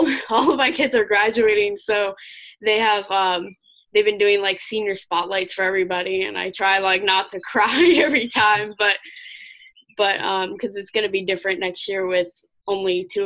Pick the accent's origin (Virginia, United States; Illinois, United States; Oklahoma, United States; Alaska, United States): Virginia, United States; Sterling; I'm from Sterling, Virginia.